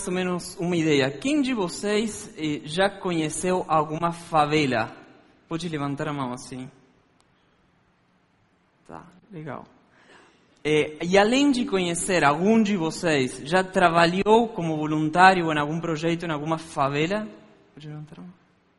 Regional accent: Argentina; Portuguese is a second language; moved away as an adult; now in Brazil; Vocês vão perceber que eu não tenho sotaque de brasileiro, eu, como ele falou, sou argentino. Como ele falou, eu cheguei no Brasil no ano passado.

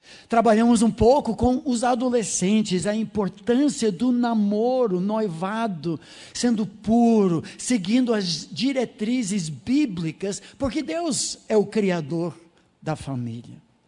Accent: United States; Portuguese is a second language; moved away as an adult; now in Brazil; não sou daqui, sou norte-americano, mas já compramos o nosso lote no cemitério local.

